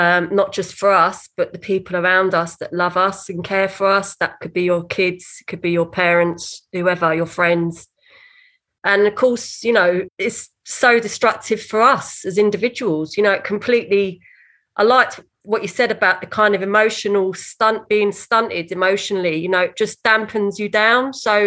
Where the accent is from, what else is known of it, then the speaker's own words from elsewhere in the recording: London, United Kingdom; from London. You're right, but actually not really from London. I'm half Scottish and half Irish.